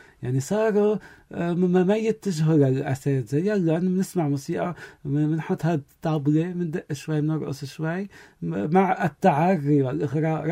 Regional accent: Lebanon; عندنا بلبنان

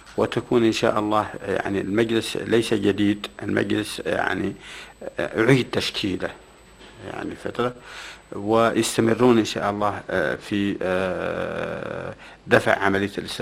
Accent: Saudi Arabia; اليوم عندنا في السعودية هيئة عامة للمنشآت المتوسطة الصغيرة

